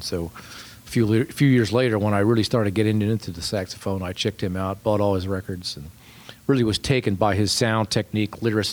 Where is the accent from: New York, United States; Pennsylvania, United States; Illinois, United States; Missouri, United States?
Pennsylvania, United States; Souderton; I'm from Pennsylvania, Souderton, Pennsylvania, to be exact, which is 30 miles north of Philadelphia.